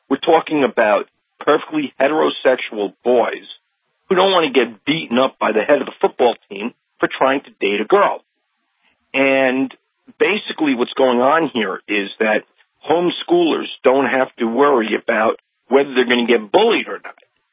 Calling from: Oyster Bay, New York, United States; Yes. I'm calling you from Long Island, Oyster Bay, Long Island, the home of Theodore Roosevelt.

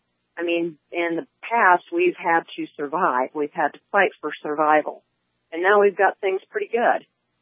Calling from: Bozeman, Montana, United States

